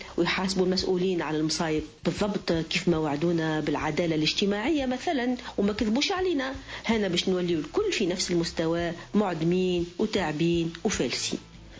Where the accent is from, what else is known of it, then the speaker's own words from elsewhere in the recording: Tunisia; التحقيقات عندنا في تونس كلمة تتقال باش تسكت المواطنين